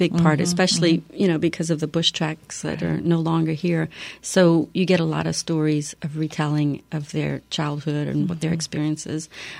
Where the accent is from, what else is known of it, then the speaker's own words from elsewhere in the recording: Breaux Bridge, Louisiana, United States; once they found out I was from Breaux Bridge, they just assumed, may y'all do that over there?